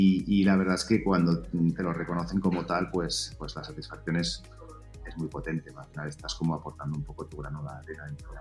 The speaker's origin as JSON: {"language": "Spanish", "town": "Denia", "region": "Valencian Community", "country": "Spain", "said": "Yo soy de Denia, de Alicante"}